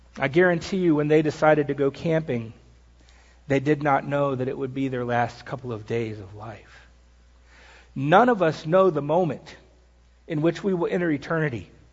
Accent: Columbia, South Carolina, United States; I grew up in South Carolina, in Columbia

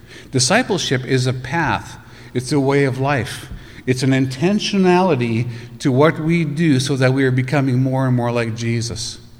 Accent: Canada; I'm from Canada. I don't know if you have noticed the accent or not

